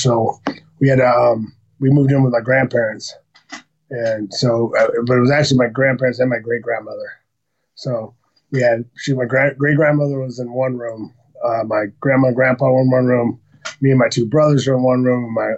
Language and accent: English; Santa Barbara, California, United States; Born and raised in Santa Barbara.